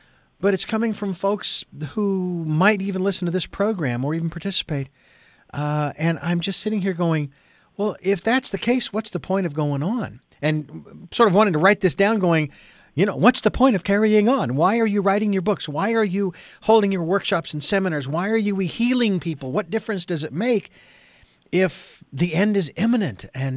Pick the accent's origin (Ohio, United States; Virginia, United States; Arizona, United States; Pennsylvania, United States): Arizona, United States; Phoenix; moved away; been living in Santa Barbara for nearly 10 years, 9.5 years. Have only been back to Phoenix once to visit my parents. Phoenix being my hometown